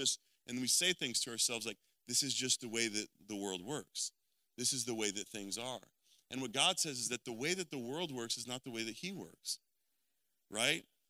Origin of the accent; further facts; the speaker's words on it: Texas, United States; I'm from Texas, right? So we're all kind of in the South. We're very aware of Christianity and culture.